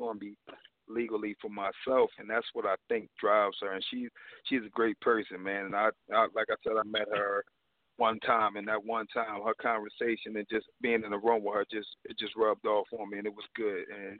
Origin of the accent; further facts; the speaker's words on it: Philadelphia, Pennsylvania, United States; You know, I come from West Philly. You know, it's hard out here.